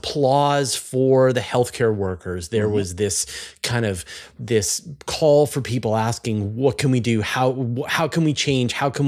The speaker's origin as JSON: {"language": "English", "country": "Canada", "said": "as a Canadian during that period, we were instrumental in helping sort of give people who were on their way to the US land in Newfoundland."}